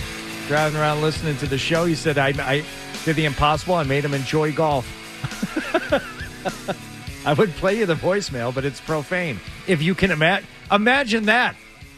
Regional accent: Detroit, Michigan, United States; I'm a Detroiter, you know. You should I was born in Detroit.

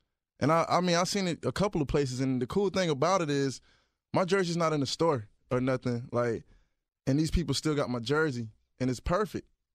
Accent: Georgia, United States; because I'm from Georgia. I'm a Georgia boy

